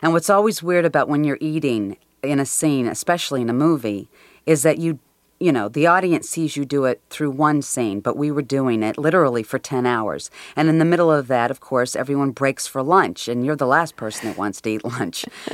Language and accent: English; Midwest, United States; But I'm from the Midwest